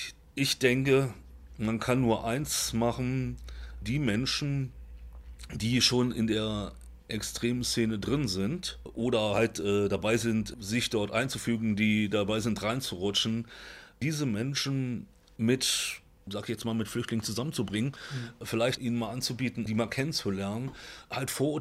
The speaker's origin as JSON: {"language": "German", "region": "Berlin", "country": "Germany", "tie": "born there", "said": "Ich bin in Berlin geboren und bin auch mit vielen ausländischen, meist türkischen Mitschülern zur Schule gegangen."}